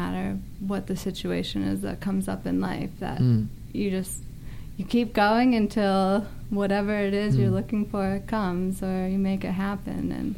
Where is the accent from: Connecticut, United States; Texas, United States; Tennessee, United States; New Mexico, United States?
Connecticut, United States; Connecticut.